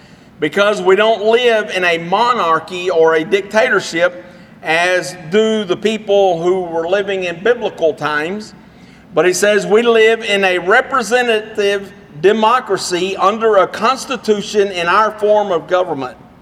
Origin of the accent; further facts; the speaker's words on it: United States; is deeply ingrained in our minds because we grew up here in America.